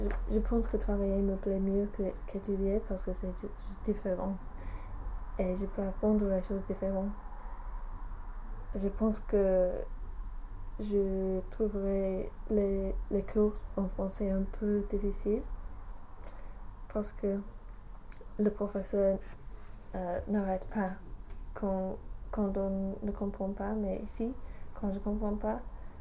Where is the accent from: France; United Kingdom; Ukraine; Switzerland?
United Kingdom; England; French is a second language; ils comprennent que je suis anglaise